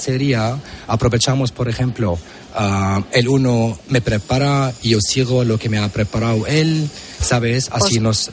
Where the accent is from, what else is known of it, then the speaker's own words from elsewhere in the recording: Damascus, Damascus Governorate, Syria; somos de Damasco, uh-huh, de la capital.